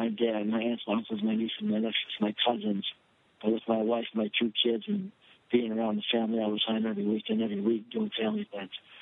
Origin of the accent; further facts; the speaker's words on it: Michigan, United States; People are like, man, where are you from? You're not from here. I'm like, I'm from Michigan